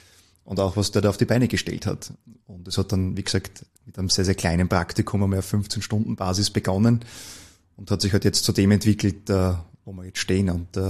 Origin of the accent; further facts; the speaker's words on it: Gmunden, Upper Austria, Austria; born there; moved away as an adult; now in Vienna, Austria; In Gmunden am Traunsee geboren und auch immer noch sehr heimatverbunden natürlich. Mich hat es aber dann nach dem Zivildienst 2013 nach Wien verschlagen.